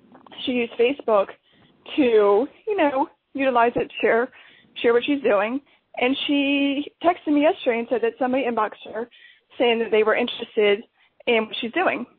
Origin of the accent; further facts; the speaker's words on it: North Carolina, United States; North Carolina.